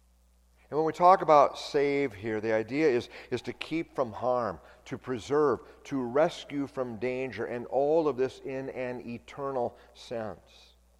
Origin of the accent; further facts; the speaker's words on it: California, United States; years ago that I learned that they're called bone yards here in California, or in Michigan as well. We came from California.